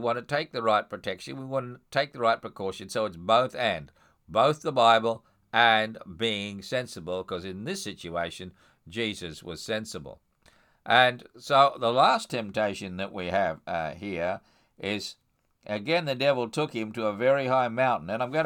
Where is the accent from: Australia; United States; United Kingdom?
Australia; In my home country of Australia